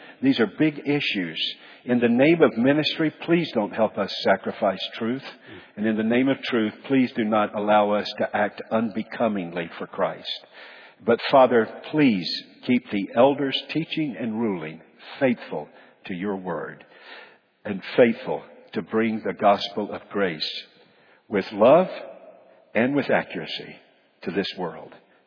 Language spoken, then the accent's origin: English; Chattanooga, Tennessee, United States; Now, I'm from Chattanooga. That's where I came from.